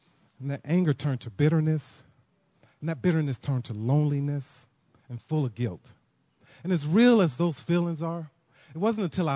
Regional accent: Detroit, Michigan, United States; And, you know, I'm from Detroit. And, you know, my parents and family, they migrated from the South, and so they to Detroit, up north.

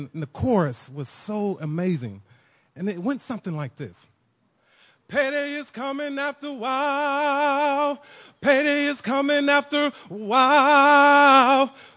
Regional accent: Detroit, Michigan, United States; And, you know, I'm from Detroit. And, you know, my parents and family, they migrated from the South, and so they to Detroit, up north.

